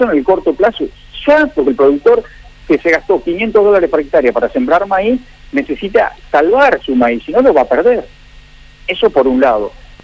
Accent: Argentina; me parece que estamos un poquito errados los argentinos.

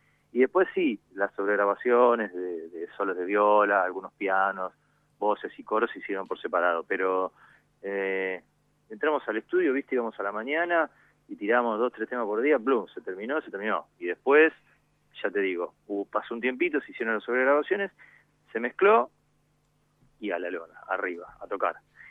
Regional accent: La Plata, Buenos Aires Province, Argentina; somos platenses todos, pero Fran y Cuervo viven en Capital, Rocky vive a 20 kilómetros de La Plata y yo vivo en La Plata.

